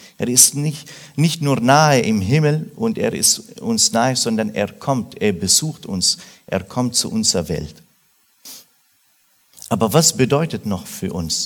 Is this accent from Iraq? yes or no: yes; Iraq; German is a second language; now in Germany; weil ich komme aus Irak, ich kann arabische Sprache und arabische Kultur